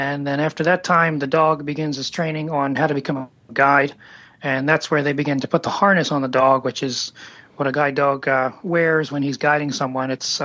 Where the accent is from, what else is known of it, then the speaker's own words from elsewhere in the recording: Baltimore, Maryland, United States; As I was born in Baltimore, I've lived here all my life. I went to school here, and I like the streets and the parks and everything